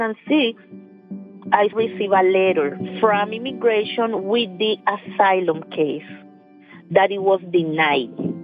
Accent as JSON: {"language": "English", "country": "Nicaragua", "second_language": "English", "moved": "as an adult", "lives_now": "United States", "said": "I'm from Nicaragua. I came to this country when I was 21 years old. And I came because I have a daughter."}